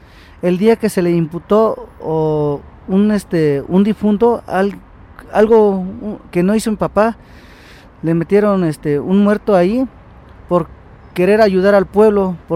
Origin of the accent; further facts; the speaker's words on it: San José Tenango, Oaxaca, Mexico; Y pues nosotros venimos de la comunidad de Altamira, San José Tenango.